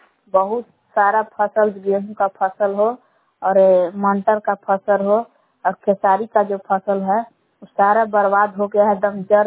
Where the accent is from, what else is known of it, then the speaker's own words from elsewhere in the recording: Bela, Bihar, India; ग्राम बेला जिला कैमूर बबुआ के निवासी हूँ।